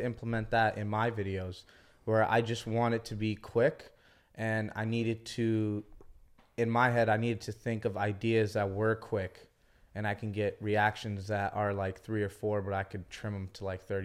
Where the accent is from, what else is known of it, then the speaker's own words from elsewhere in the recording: San Jose, California, United States; So I'm from San Jose, California, okay. Up north from here.